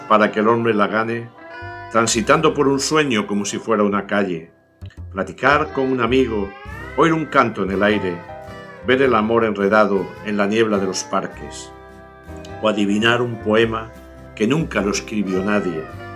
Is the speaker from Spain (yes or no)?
yes; Cabo de Palos, Region of Murcia, Spain; casi una réplica del de mi tierra, aunque fuera algo más alto. En realidad, es el más alto de España, con 69 metros, frente a los 51 del de Cabo de Palos.